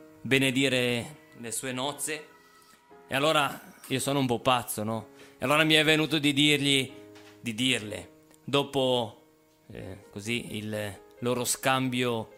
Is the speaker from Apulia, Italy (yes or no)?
no; Genoa, Liguria, Italy; born there; Esattamente, sì, sì, sono nato a San Gottardo